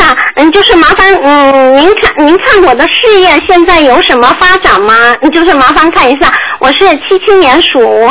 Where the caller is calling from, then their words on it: Singapore; 你好，我是从新加坡打过来的。